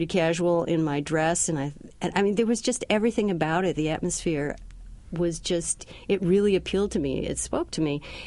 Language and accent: English; Syracuse, New York, United States; also born or lived in Colorado; I'm from Syracuse, New York.